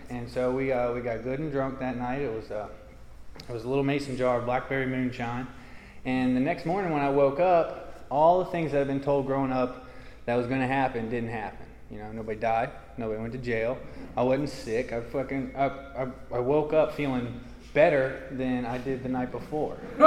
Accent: Virginia, United States; I grew up in a in Rappahannock County, which is over in the Blue Ridge Mountains. We grew up about 15 minutes from Old Rag Mountain.

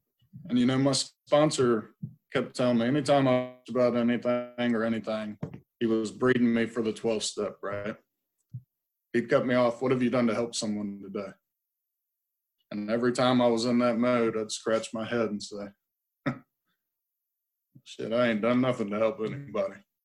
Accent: Virginia Beach, Virginia, United States; I grew up in Virginia Beach, right?

